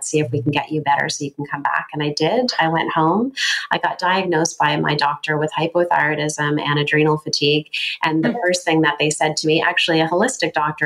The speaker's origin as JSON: {"language": "English", "country": "Canada", "said": "But imagine I'm a Canadian woman with a certain constitution, and all of a sudden I'm in the desert, right?"}